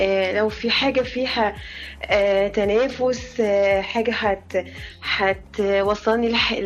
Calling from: Cairo, Cairo Governorate, Egypt; من القاهرة.

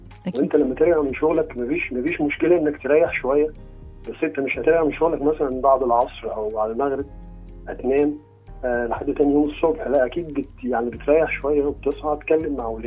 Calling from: Switzerland; أنا بكلمك من سويسرا.

